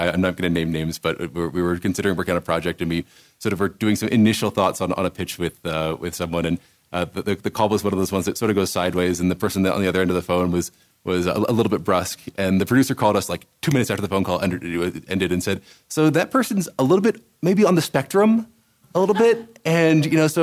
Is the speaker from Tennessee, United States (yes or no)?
no; Washington, District of Columbia, United States; So I grew up in Washington, D.C.